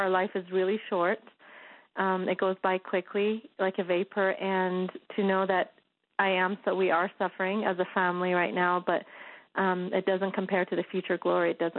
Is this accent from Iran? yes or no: yes; Iran; now in United States; We lived in California for about a year or so. And at that time, my brother, soon after we came from Iran, my brother had a vision about Jesus and told me about it.